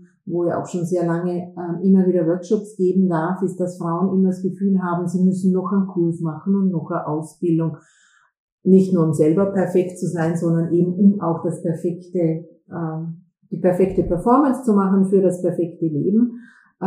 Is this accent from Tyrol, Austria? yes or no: no; Lustenau, Vorarlberg, Austria; Also ich bin aufgewachsen in Vorarlberg, in Lustenau und einer vielleicht ein bisschen ungewöhnlichen Familie